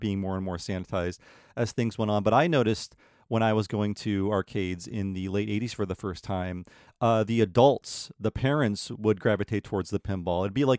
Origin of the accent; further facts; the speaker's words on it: United States; now in Vancouver, Canada; I grew up in America. I live in Vancouver, British Columbia now.